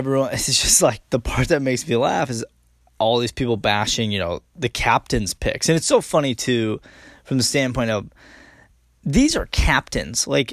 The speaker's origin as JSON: {"language": "English", "town": "East Lansing", "region": "Michigan", "country": "United States", "tie": "born or raised there", "said": "this is going to be a tough road because I'm from East Lansing. So I grew up around a lot of huge Michigan State fans."}